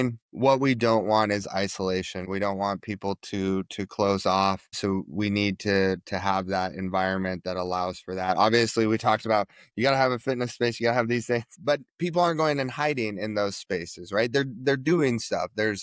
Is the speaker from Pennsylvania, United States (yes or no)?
no; Montana, United States; you pretty much serve every state except for my home state of Montana, I think.